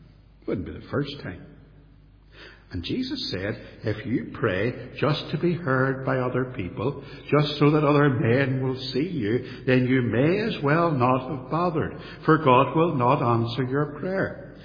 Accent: Belfast, Northern Ireland, United Kingdom; brought up in the Church of Ireland, an Anglican. And I went to a little tiny church in the outskirts of Belfast, not there anymore, up a wee country lane.

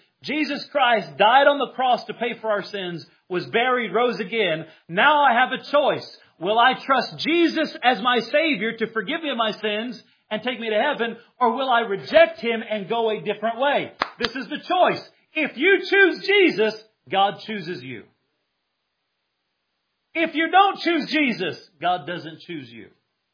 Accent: Indiana, United States; Little kid growing up in Greene County, Indiana, where there's more cows than people. A town of 1,000 people, and we live 6 miles outside of town.

